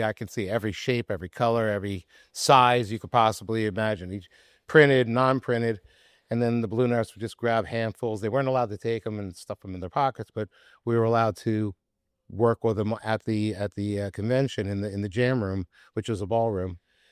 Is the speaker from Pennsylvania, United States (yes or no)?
yes; Philadelphia, Pennsylvania, United States; born there; I was born in Philadelphia. I was born in the hospital because I wanted to be near my mommy.